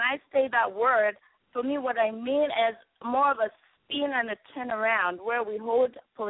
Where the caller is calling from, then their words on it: Medford, Oregon, United States; I'm calling from Medford, Oregon